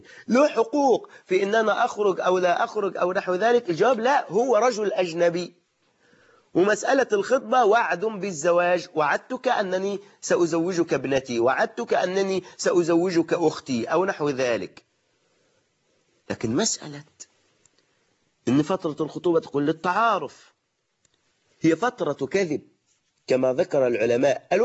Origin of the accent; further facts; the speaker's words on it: Egypt; وفي عاداتنا نحن كمصريين